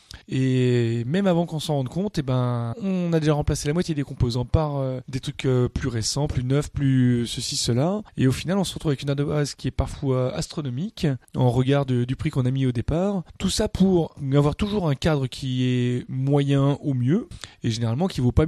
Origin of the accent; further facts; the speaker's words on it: Lyon, Auvergne-Rhône-Alpes, France; parce que même si nous sommes lyonnais, nous essayons de ne pas garder que les informations typiquement lyonnaises.